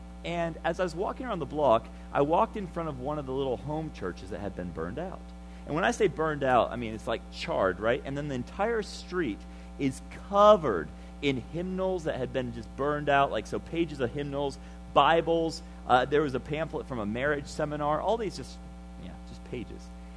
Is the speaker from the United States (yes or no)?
no; Senegal; Growing up in Senegal, they had this terrible game that they used to play called folion.